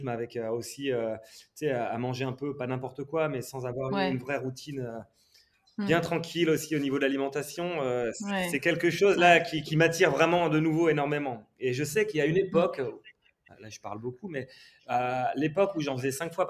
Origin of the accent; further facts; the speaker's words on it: Grand Est, France; j'ai grandi dans les Ardennes. Enfin, ma mère est allemande, mon père est français, on est 3 frères et une petite sœur, mais les 3 frères, on est tous nés dans les Ardennes, autour d'un lac, où mon père gérait une base nautique.